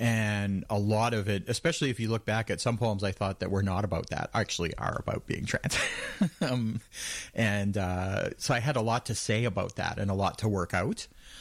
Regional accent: New Brunswick, Canada; moved away as an adult; also born or lived in Winnipeg; I grew up actually in New Brunswick, okay, in the 70s and the 80s, and then I moved to Winnipeg for university in the 80s.

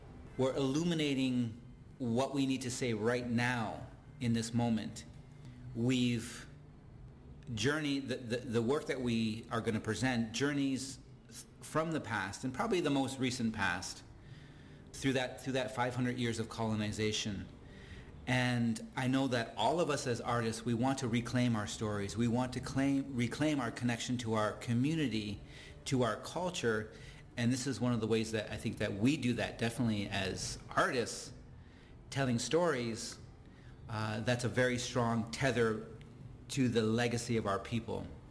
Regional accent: Six Nations of the Grand River, Ontario, Canada; I'm Mohawk and from the Six Nations of the Grand River Reserve.

